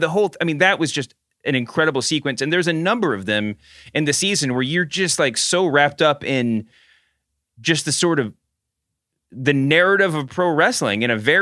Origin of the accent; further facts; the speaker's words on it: Southern United States, United States; and by the way, I just want to say, as the Southerner, the resident Southerner in this conversation, I don't have quite the aversion to put on Southern accents that I know you do for Boston accents.